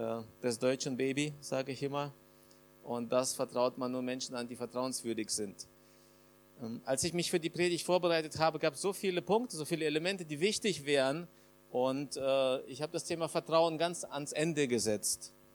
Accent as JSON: {"language": "German", "country": "Kazakhstan", "tie": "born or raised there", "also_born_or_lived": "Uzbekistan", "moved": "yes", "lives_now": "Germany", "said": "mit unserer Familie in das Land unserer Väter gekommen, nach Deutschland. Ich bin geboren in Usbekistan, groß geworden in Kasachstan."}